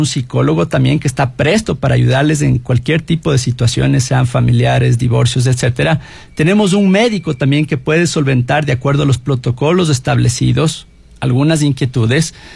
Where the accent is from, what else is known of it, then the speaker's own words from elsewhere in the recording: Ecuador; Nosotros amamos a nuestro país, el Ecuador es el país más hermoso y grande del mundo.